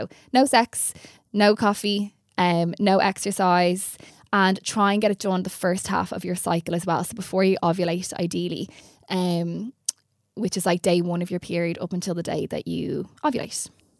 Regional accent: Ireland; especially growing up in Ireland, we're very good at putting proper meals together

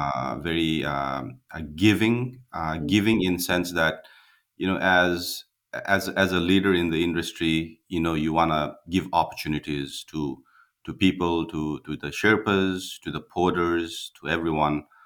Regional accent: Kathmandu, Bagmati, Nepal; I was born and raised in Kathmandu, the city, the capital of Nepal.

